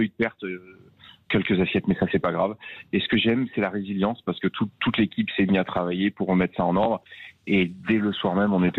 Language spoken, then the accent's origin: French; France; Donc, je suis français, je vais faire une cuisine des territoires de France.